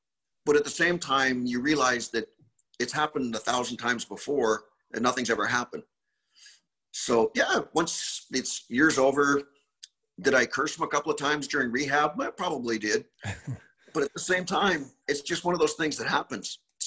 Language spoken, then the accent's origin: English; Canada; born or raised there